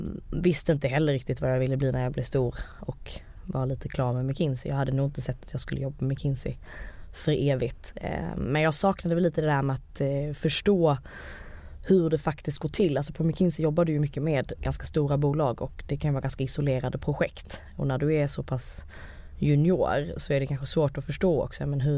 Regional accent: Malmö, Skåne, Sweden; Jag kommer ju från Malmö med 2 naturvetarföräldrar, så att ingen så här handelsbakgrund.

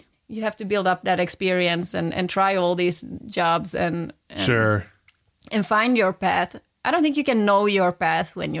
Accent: Vaasa, Ostrobothnia, Finland; that's where I come from Vaasa.

